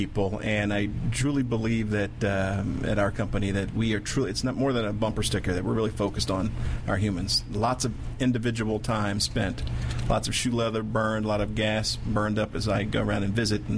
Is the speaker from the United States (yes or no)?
yes; Washington, District of Columbia, United States; I'm a native Washingtonian.